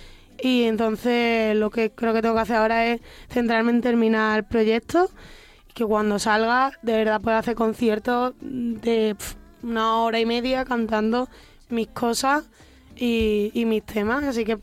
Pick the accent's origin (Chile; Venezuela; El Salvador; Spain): Spain; Mijas, Andalusia; also born or lived in Almería / Granada; now in Madrid, Spain; he vivido en Almería, he vivido en Granada, he vivido aquí en Madrid. Dentro de Málaga he vivido en muchos sitios. Como en Mijas, en Fuengirola, en la Costa del Sol